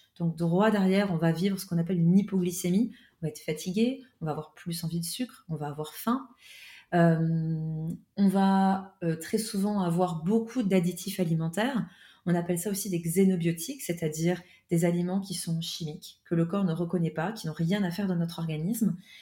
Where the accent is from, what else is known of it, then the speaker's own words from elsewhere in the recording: France; also born or lived in Switzerland; j'ai fait mes études en Suisse. J'ai eu deux cabinets, un à Lausanne, un à Genève, même si je suis française à la base.